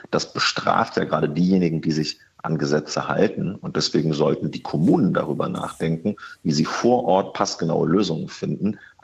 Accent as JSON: {"language": "German", "region": "Lower Saxony", "country": "Germany", "said": "Ich komme ja aus Niedersachsen, in Göttingen, in Lüneburg, in Goslar, in anderen großen Städten."}